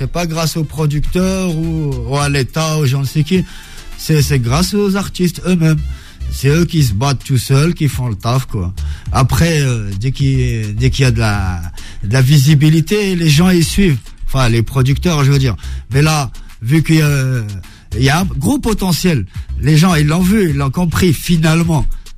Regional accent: Casablanca, Casablanca-Settat, Morocco; Je suis né à Derf Sultan et j'ai grandi dans le 4e arrondissement.

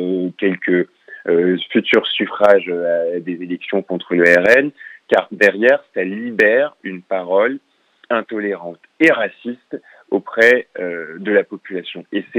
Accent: France; born there; Je suis français, je suis né en France, j'ai une mère noire, un père blanc, donc je suis métisse, mais c'est pas pour autant que je suis moins français que d'autres.

